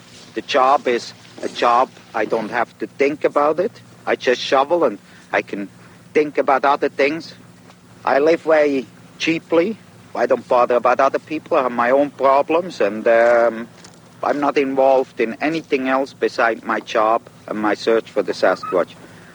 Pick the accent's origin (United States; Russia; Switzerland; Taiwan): Switzerland; moved away as an adult; now in Canada; I came to Canada from Switzerland end of October 1953. I was 23 years old. I was working for a dairy farmer 17 miles west of Calgary.